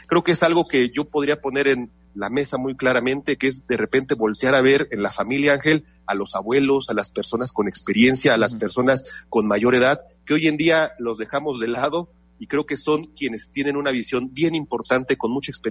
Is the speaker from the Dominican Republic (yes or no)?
no; Mexico; Creo que como mexicanos también tenemos esa característica de ser empáticos